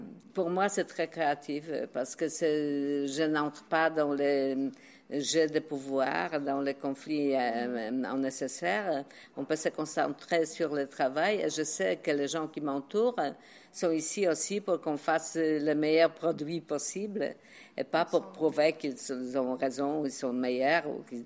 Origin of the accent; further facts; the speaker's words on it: Poland; French is a second language; quand je suis chez moi en Pologne.